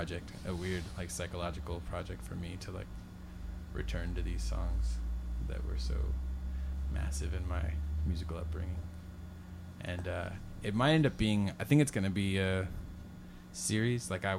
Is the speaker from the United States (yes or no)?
yes; Santa Maria, California, United States; I'm from Santa Maria, California, and it's just like a little town where the only place to buy music is the mall.